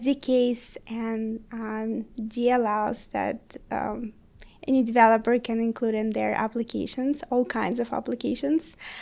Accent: Russia; moved away as an adult; now in United States; So originally I'm from Russia. I was born there and I got my bachelor degree in Russia. And then a couple of years ago, I moved to the US

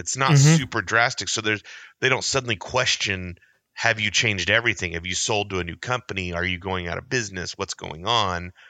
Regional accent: Yukon, Oklahoma, United States; National pitmaster is a guy named Travis Clark from my hometown, Yukon, Oklahoma.

